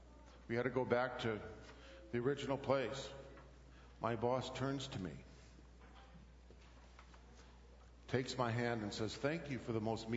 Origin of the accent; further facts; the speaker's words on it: Midland, Michigan, United States; I grew up in Midland